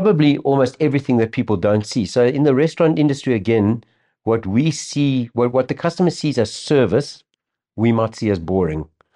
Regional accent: Klerksdorp, North West, South Africa; I grew up in Klerksdorp, and to earn a little bit of extra pocket money, worked as a waiter.

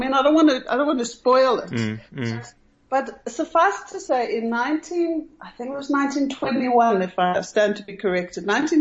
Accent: Johannesburg, Gauteng, South Africa; Born and bred in Johannesburg.

